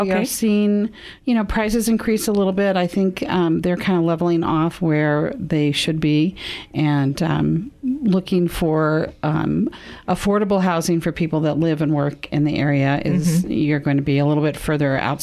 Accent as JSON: {"language": "English", "region": "California", "country": "United States", "lives_now": "Prescott, United States", "said": "Well, I actually moved to Prescott in 1999. I am from California."}